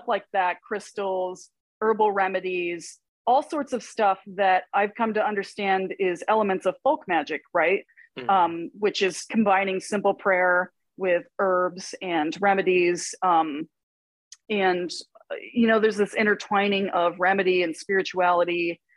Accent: Connecticut, United States; I grew up in New England. So I'm from Connecticut. I'm from rural Connecticut, not far from New York State.

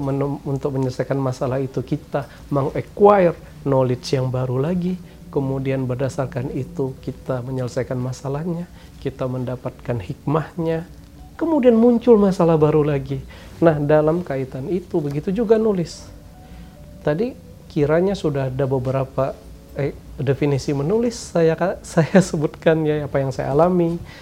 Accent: Bangka Belitung Islands, Indonesia; saya ini orang Melayu kampung yang lahir di sebuah kampung kecil di Belitung sana.

